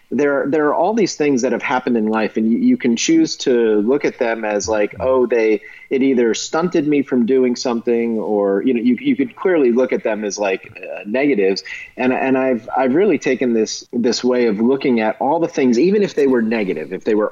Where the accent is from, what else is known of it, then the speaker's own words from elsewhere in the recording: New Jersey, United States; I am from New Jersey, and if you want, you know, I can talk like that too.